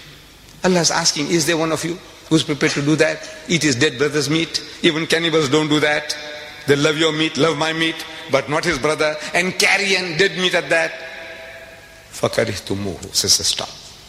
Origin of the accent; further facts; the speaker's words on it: Mumbai, Maharashtra, India; My ancestors were Hindus. I come from Bombay, India. My ancestors were Gujarati Hindus.